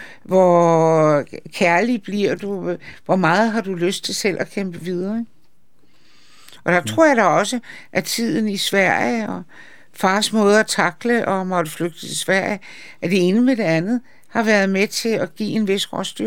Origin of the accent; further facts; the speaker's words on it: Charlottenlund, Capital Region of Denmark, Denmark; Jeg er vokset op i Charlottenlund.